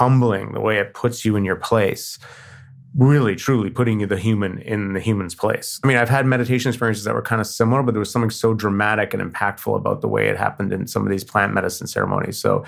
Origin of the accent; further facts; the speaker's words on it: Canada; I'm Canadian.